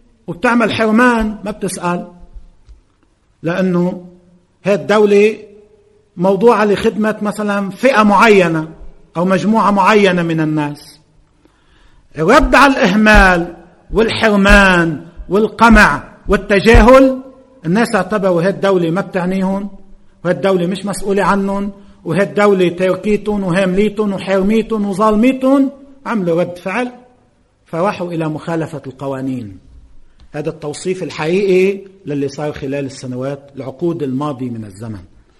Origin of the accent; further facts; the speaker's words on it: Lebanon; أساسا المناخ الموجود عندنا بلبنان بهذا الموضوع